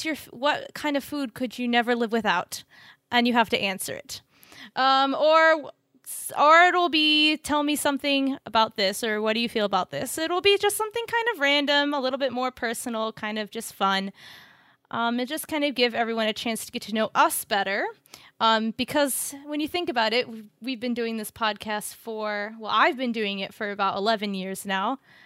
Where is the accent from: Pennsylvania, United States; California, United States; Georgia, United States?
California, United States; also born or lived in Taiwan; I am 28 years old. I grew up in Southern California. I am number 3 of 11 kids. I was homeschooled.